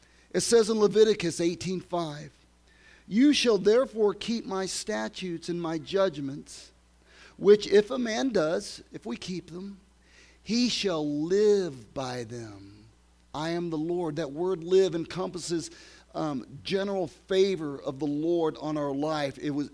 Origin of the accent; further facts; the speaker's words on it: Illinois, United States; I said, we're from Illinois, man.